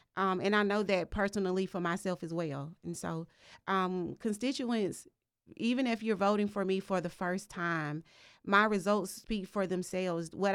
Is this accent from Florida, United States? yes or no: no; Athens, Georgia, United States; of District 3. Like I said, I was born and raised in Athens-Clarke County. Born and raised actually in East Athens, where I represent now.